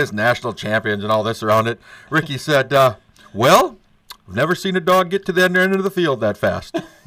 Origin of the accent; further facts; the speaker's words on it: Hove, South East England, United Kingdom; I come from Hove, and that's just good, clean fun.